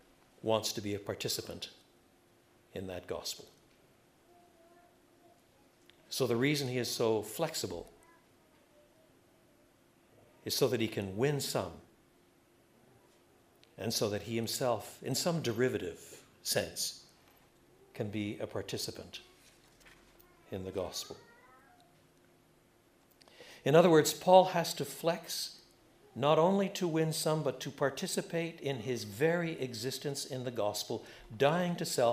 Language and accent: English; Quebec, Canada; I was brought up in French Canada. I was brought up bilingually.